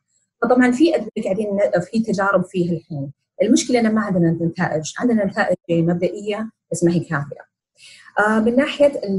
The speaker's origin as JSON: {"language": "Arabic", "country": "Saudi Arabia", "said": "المرز اللي عندنا في السعودية."}